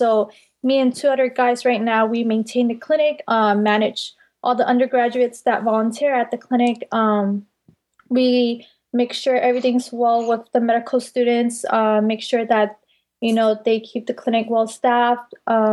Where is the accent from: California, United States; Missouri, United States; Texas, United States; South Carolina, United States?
California, United States; I'm primarily from the Bay Area and it was close to home. I didn't want to go too far from home.